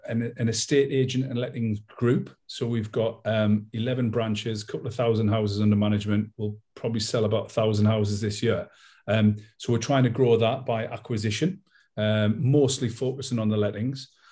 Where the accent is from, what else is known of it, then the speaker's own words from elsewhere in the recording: North East England, United Kingdom; I'm from the County Durham, Northeast England, very much working class and proud.